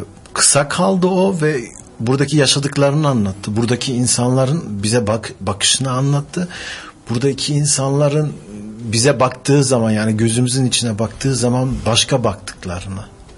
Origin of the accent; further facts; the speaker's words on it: Germany; Lakin Germanya'da doğdum. Orada doğdum, büyüdüm. Orada üniversite bitirdim. İşletme iktisat okudum. Yani ekonomi, business. Germanya'da da kendi işimi yapıyorum.